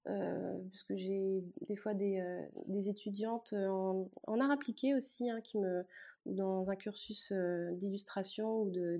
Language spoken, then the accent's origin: French; Brittany, France; Je suis bretonne pure beurre, hein, comme on dit dans le coin.